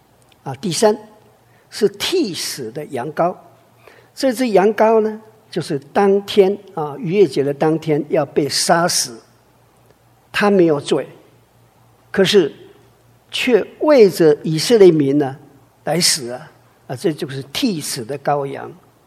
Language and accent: Chinese; China; 所以我们中国人呢，这个造字哈